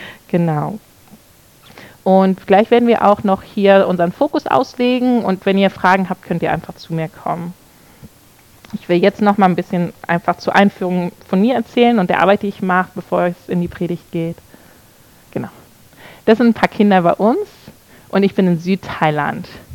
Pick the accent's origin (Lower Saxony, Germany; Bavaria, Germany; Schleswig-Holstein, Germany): Schleswig-Holstein, Germany; Flensburg; Und ich komme auch aus Flensburg.